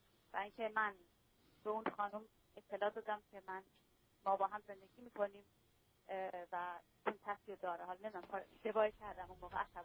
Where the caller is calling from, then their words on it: Germany; من از آلمان هستم